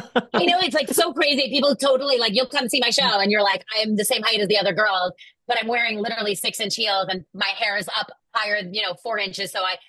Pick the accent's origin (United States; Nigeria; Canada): United States; Bedford, New York; I grew up in Bedford, New York. So I only grew up 45 minutes away from Manhattan.